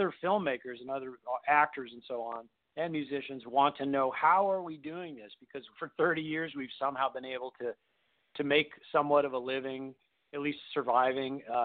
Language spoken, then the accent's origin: English; United States; we've mostly focused on touring in Europe and touring in other places because we're from America.